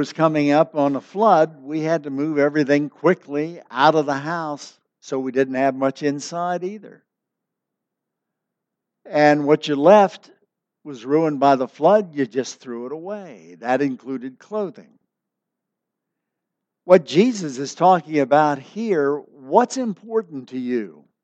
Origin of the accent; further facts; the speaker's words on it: Ohio River, United States; I grew up on the Ohio River, literally. And I've told you before that we were used to floods.